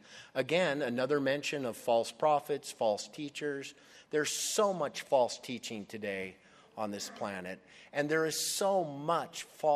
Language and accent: English; Albuquerque, New Mexico, United States; I'll never forget the story I heard a couple years ago in my hometown in Albuquerque